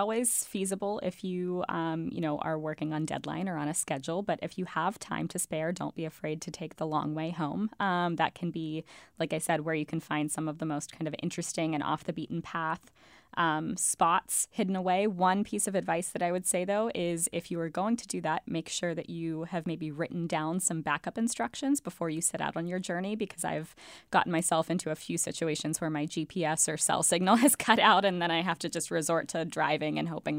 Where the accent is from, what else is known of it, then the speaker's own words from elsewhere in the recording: Pittsburgh, Pennsylvania, United States; now in New Hampshire, United States; telling people I meet in New Hampshire that I am from the Pittsburgh with an H, as in from Pennsylvania